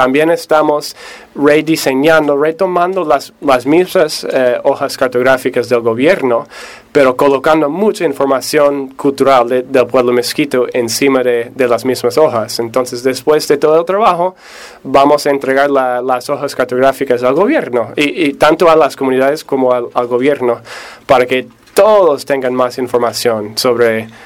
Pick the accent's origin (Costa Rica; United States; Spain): United States; Sí, soy gringo, norteamericano.